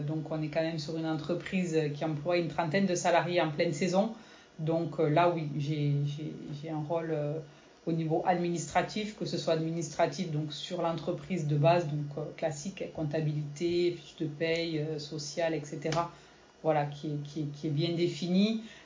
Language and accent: French; Toulouse, Occitanie, France; je viens de la ville. Je viens de Toulouse, donc rien ne me prédestinait à arriver là.